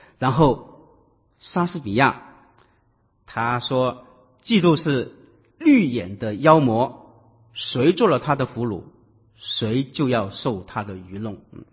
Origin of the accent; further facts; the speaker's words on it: Guangdong, China; accent: Cantonese; 就是我们广东话里面所说的，你为什么这么八卦啊？